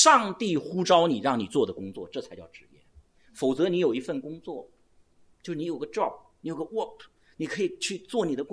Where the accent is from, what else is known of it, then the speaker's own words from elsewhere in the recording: China; 其实这不是仅仅我们中国人的问题。我们中国古代的时候，商人排第几位大家知道吗？